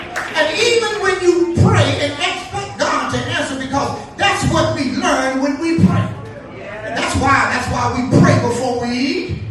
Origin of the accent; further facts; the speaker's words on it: Leesville, Louisiana, United States; I grew up in Leesville, Louisiana.